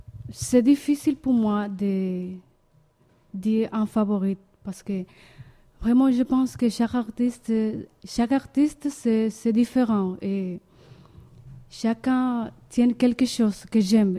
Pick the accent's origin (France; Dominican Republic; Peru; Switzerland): Dominican Republic; Villa Jaragua, Baoruco; French is a second language; J'ai grandi dans une petite ville située dans le sud de la République dominicaine qui s'appelle Villa Jaragua.